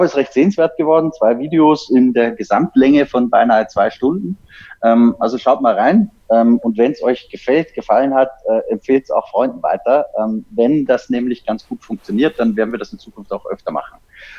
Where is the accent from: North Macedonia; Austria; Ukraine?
Austria; als Österreicher